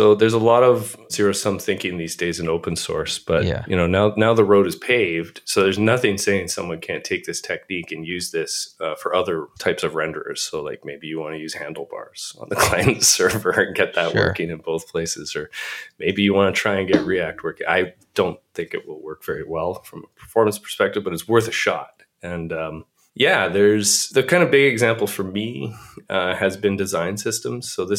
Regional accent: Canada; But yeah, I'm Canadian, so I sometimes say JavaScript.

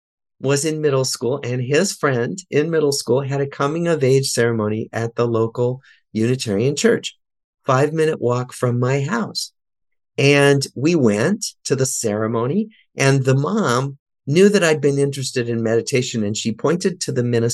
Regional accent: Des Moines, Iowa, United States; I'm a Jew from Des Moines, Iowa.

